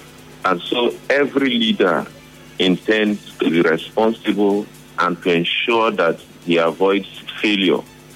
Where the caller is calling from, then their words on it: Port Harcourt, Rivers, Nigeria; I'm calling from Port Harcourt.